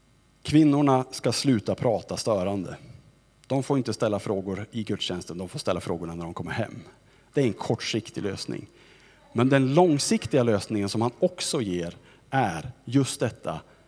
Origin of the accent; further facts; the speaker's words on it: Sweden; Ibland kan jag ju som svensk pastor önska att det var någon som störde ordningen lite mer.